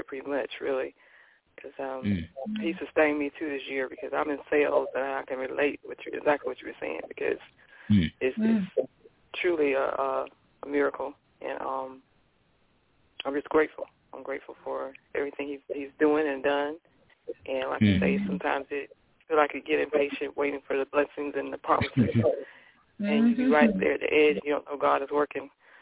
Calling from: South Carolina, United States; South Carolina.

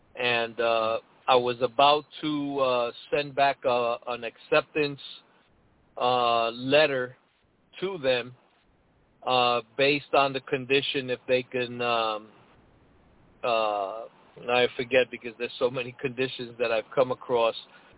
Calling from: Stockton, California, United States; I'm calling from Stockton, California.

